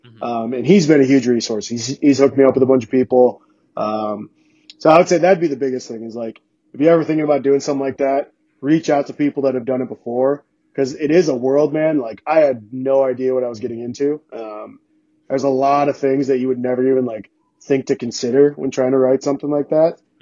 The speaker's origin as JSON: {"language": "English", "region": "South Dakota", "country": "United States", "tie": "born or raised there", "said": "I grew up in South Dakota where it snows 9 months a year."}